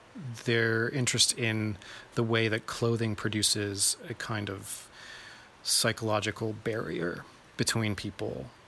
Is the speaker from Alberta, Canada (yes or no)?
no; Toronto, Ontario, Canada; now in Helsinki, Finland; I am originally from Toronto, Canada, but I've been living for the past 3 years in Helsinki, Finland, and this year have been dividing my time between both cities.